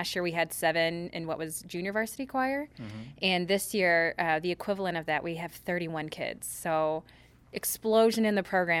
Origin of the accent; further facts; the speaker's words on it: Dallas, Texas, United States; also born or lived in Illinois; I grew up in Dallas, but then I left the great state of Texas to go to Illinois, and I stayed up there for 8 years.